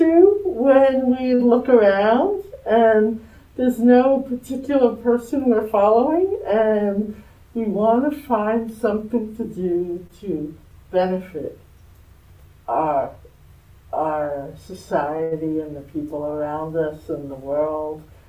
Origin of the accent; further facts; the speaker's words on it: New York, United States; also born or lived in Minneapolis; I grew up on Long Island in a fairly comfortable Jewish town on Long Island, and in my high school maybe there was like 80% Jewish people